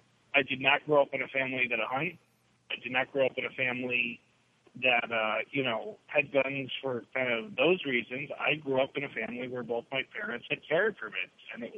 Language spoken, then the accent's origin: English; Connecticut, United States; because I grew up in Connecticut and I don't remember anything back there anymore.